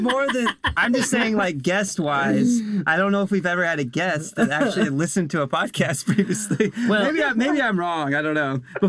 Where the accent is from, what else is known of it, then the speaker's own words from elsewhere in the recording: Bloomington, Indiana, United States; I'm from Bloomington, so I had a little bit of an advantage because those are all the old roads that I just grew up running.